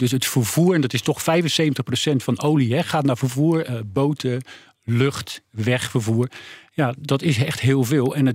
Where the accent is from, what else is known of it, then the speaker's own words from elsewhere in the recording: Netherlands; En uiteindelijk, ja, wij zijn ook gewoon Nederlanders.